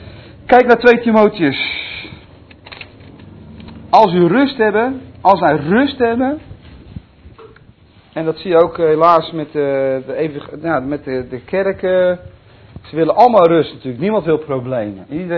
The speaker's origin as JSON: {"language": "Dutch", "country": "Netherlands", "said": "Het moet ook wat, hè, we zijn Hollanders."}